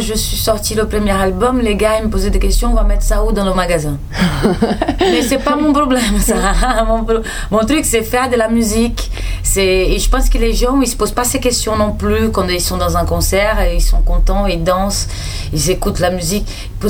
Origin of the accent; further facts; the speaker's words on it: Brazil; Pas parce que je suis brésilienne que je dois porter une fleur sous la tête.